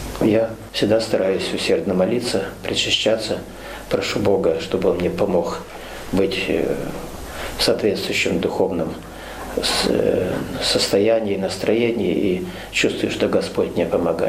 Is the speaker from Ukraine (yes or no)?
yes; Kyiv, Ukraine; Я из Киева.